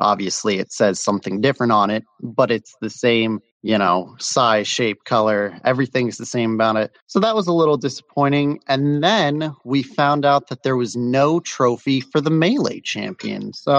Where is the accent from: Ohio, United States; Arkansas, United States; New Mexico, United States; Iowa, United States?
Ohio, United States; Columbus; And it was really cool to see it right there in my hometown.